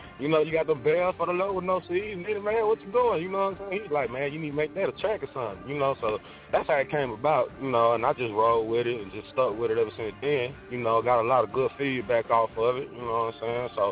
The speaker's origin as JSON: {"language": "English", "town": "Gulfport", "region": "Mississippi", "country": "United States", "lives_now": "Portland, United States", "said": "well, actually, I'm from Gulfport, Mississippi. That's where I'm from. Actually, I'm from Gulfport, Mississippi, you feel me? I just moved out here to Portland, you feel me?"}